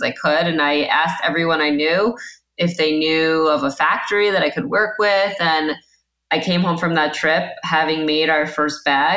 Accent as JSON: {"language": "English", "town": "Great Neck", "region": "New York", "country": "United States", "tie": "born or raised there", "lives_now": "Manhattan, United States", "said": "I'm from New York. I grew up in the suburbs in Long Island and Great Neck, and I've been living in Manhattan for the last, 12 years already."}